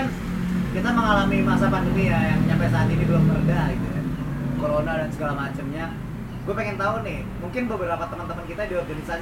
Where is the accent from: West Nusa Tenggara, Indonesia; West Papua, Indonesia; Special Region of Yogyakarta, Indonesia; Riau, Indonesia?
Special Region of Yogyakarta, Indonesia; Yogyakarta; Gua orang Jogja, Muhammadiyah semua tuh rata-rata tuh Jogja.